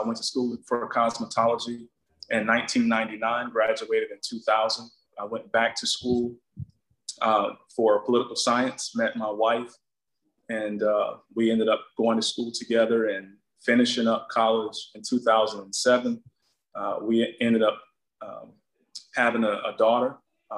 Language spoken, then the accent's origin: English; Florida, United States; I started doing hair growing up in Hardee County out of necessity because where I'm from, there wasn't any ethnic barbershops to go to.